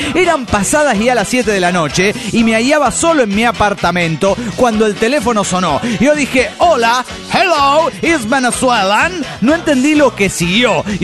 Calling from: Guadalajara, Jalisco, Mexico; de Guadalajara, Jalisco, México.

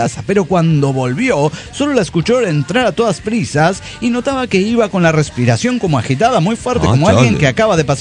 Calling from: Chihuahua, Mexico; de Chihuahua, México.

